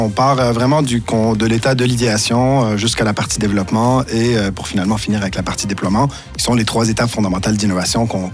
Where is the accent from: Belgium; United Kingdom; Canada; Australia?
Canada; Ouais, ça va rapidement être trahi par mon accent.